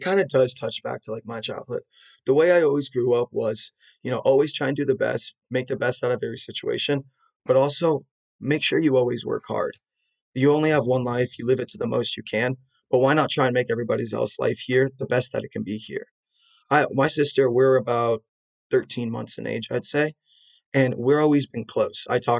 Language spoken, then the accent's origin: English; San Diego, California, United States; And growing up in San Diego, even though we didn't have that big of sports teams